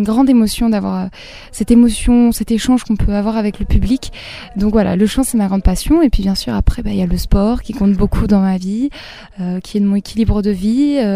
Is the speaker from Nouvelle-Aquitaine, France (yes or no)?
yes; Saint-Mesmin, Nouvelle-Aquitaine, France; Alors en fait, je suis originaire de Saint-Mémin. Je suis née à Périgueux, mais j'ai vécu à Saint-Mémin. Saint-Mémin, c'est dans le Périgord vert, près des gorges de l'Auvézère. Il y a un petit village très très joli.